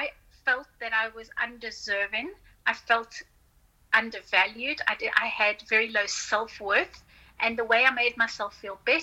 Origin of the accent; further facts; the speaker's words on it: South Africa; I grew up with around a lot of poverty. I grew up in South Africa and with a mom who was widowed at a very young age with three older brothers and one younger brother.